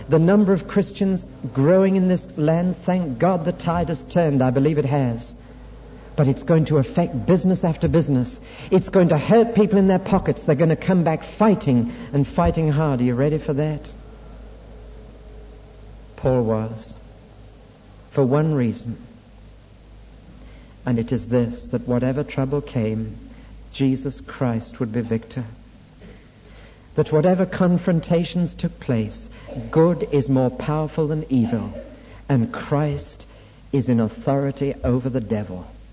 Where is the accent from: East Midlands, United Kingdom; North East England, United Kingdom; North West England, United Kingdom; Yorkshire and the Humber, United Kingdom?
North East England, United Kingdom; Newcastle upon Tyne; And it was in my hometown, away on the quayside in Newcastle-on-Tyne